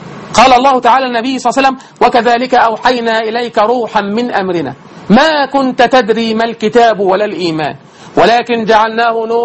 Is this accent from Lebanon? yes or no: no; Egypt